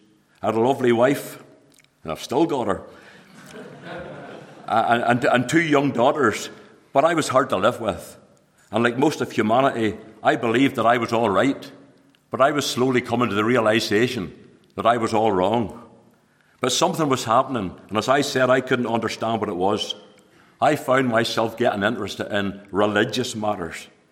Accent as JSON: {"language": "English", "region": "Northern Ireland", "country": "United Kingdom", "tie": "born or raised there", "said": "Now, I was born here in the Moyle Hospital in 1955. I was reared up the road about 9 miles or so, and we were sent to Second Ballyeaston Presbyterian Church and Sunday School."}